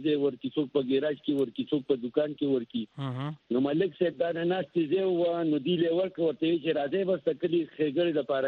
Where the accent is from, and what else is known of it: Mardan, Khyber Pakhtunkhwa, Pakistan